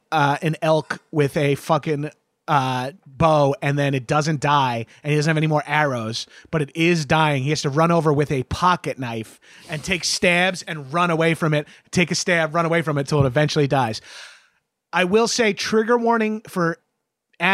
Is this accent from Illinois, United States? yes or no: no; New York, United States; I'm from Long Island. We don't even have woods on Long Island, really.